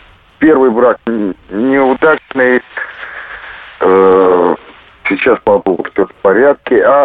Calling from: Biysk, Altai Krai, Russia; Город Бийск, Западная Сибирь.

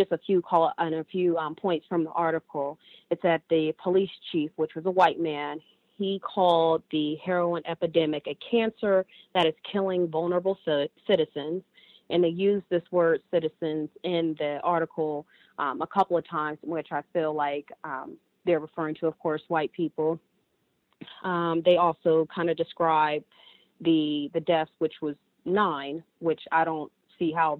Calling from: Ohio, United States; from Ohio. I'd actually recently moved. I moved from Ohio to Nevada

